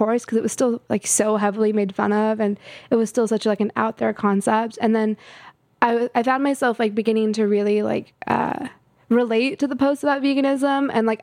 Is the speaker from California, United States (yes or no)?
yes; California, United States; also born or lived in Houston, Texas / Atlanta, Georgia / Colorado; So I was born in Texas and I was there until I was five in Houston. And then we went all across the country, like Atlanta, Georgia, and then Colorado. And eventually we settled in California. So like from like seven onwards, I was in California.